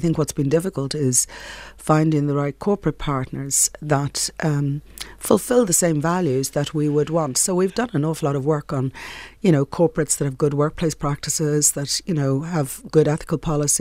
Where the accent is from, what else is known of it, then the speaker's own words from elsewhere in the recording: Dublin, Leinster, Ireland; You know, I grew up in the Phoenix Park, and my dad and my grandfather were Rangers, so we still live in the lodge there at the North Circular Road.